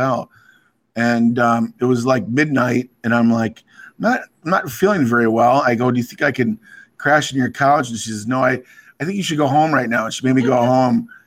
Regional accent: Chicago, Illinois, United States

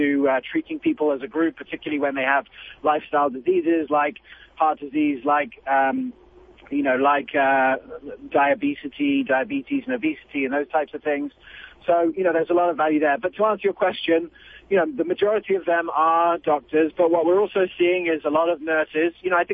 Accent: England, United Kingdom; now in United States; I'm not in England, I was born in America, but I grew up in England, my parents are South African

